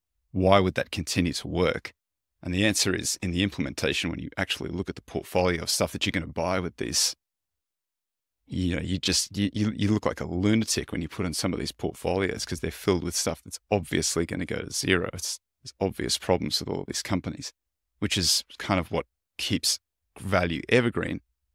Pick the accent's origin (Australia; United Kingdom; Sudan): Australia; now in United States; as an Australian American, but Australian originally, born and raised, there's a lot more of it in Australia.